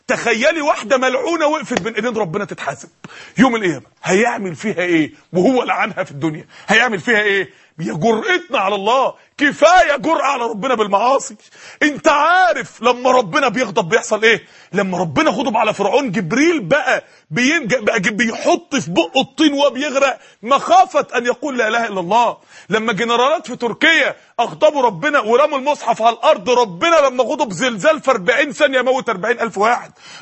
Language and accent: Arabic; Egypt; يعني ايام ما كانت عندنا في مصر البنتاجون طلعت